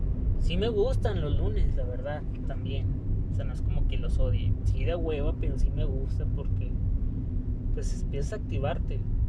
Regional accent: Monterrey, Nuevo León, Mexico; hablo así como que soy de Monterrey y así hablamos aquí.

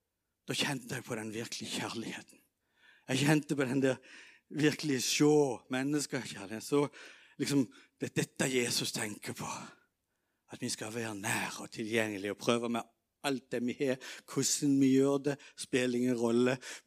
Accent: Kvinesdal, Agder, Norway; Jeg er fra Kvinnesdal.

